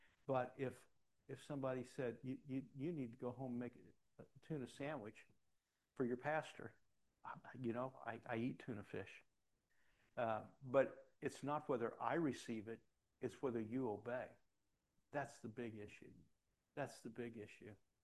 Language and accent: English; United States; Well, I wasn't anything else at that point, so I had to be a Christian. I'm an American, right?